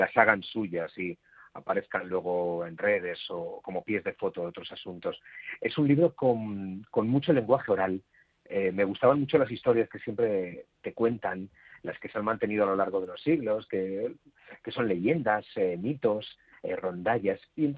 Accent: Buñol, Valencian Community, Spain; also born or lived in Utiel; Pues transcurrió en Buñol, que era donde vivíamos, pero yo nací en Utiel, en un pueblo del interior de Valencia

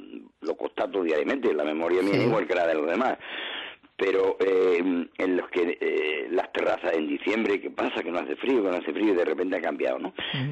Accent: Andalusia, Spain; he estado yo en el sur, que es mi tierra, sí. en Andalucía

